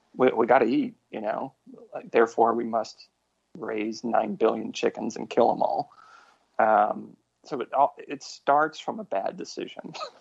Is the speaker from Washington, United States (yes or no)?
yes; Tacoma, Washington, United States; Yeah, so he was in a mall in my hometown, Tacoma, Washington, much maligned Tacoma, Washington, sort of in the shadow of Seattle.